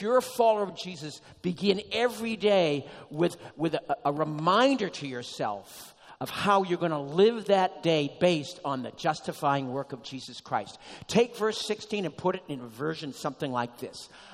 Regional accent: Massachusetts, United States; He lived up in Massachusetts. I'm from Massachusetts.

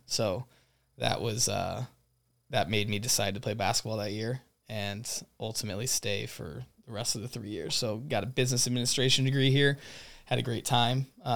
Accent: United States; So I was born and raised in the Quad Cities, jumped around schools growing up there

